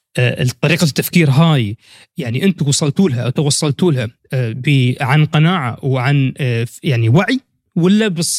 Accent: United Arab Emirates; انتم من البحرين، انا من الامارات، فننتمي الى مكان وهو الخليج العربي.

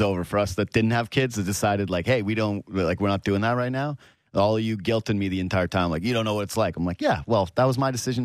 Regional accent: Yukon, Canada; I was from the Yukon. It's like everybody's pasty white.

